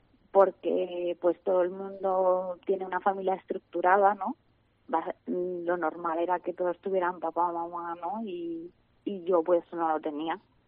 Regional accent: Valencia, Valencian Community, Spain; nosotros somos de Valencia

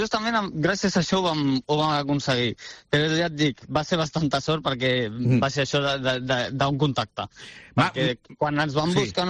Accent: Calafell, Catalonia, Spain; Doncs nosaltres som de Calafell de tota la vida

